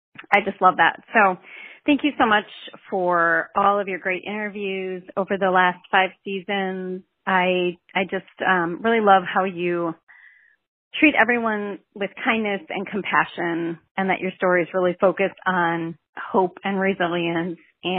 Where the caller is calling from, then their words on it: Madison, Wisconsin, United States; I'm calling from Madison, Wisconsin.